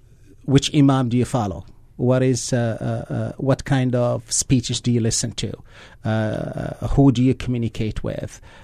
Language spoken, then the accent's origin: English; Morocco; I'm from Morocco, and we have no issues with Morocco and the United States for years.